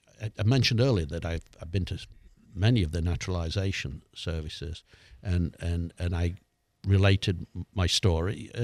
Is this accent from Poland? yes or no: no; England, United Kingdom; accent: English; now in United States; If I went back to England now, I bet my English accent would